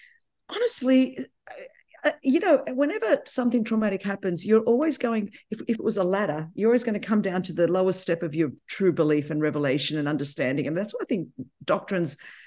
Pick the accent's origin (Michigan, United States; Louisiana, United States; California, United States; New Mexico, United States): California, United States; I'm from California, so, you know, I'm just letting you know, there's this whole world out here.